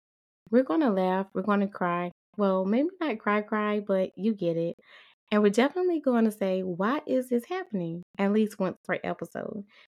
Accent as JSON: {"language": "English", "region": "South Carolina", "country": "United States", "tie": "born or raised there", "accent": "Southern", "said": "I'm a Southern girl born and raised in South Carolina, and trust me, you can probably hear it."}